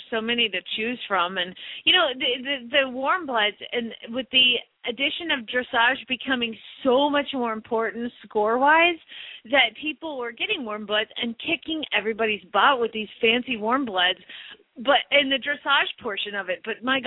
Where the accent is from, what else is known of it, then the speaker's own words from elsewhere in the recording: Atlanta, Georgia, United States; I grew up in Atlanta where the University of Georgia is in Athens, Georgia.